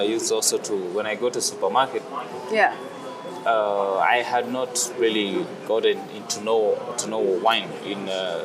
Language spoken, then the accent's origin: English; Kenya; English is a second language; moved away as an adult; now in Dubai, United Arab Emirates; Because I moved from Kenya 2015.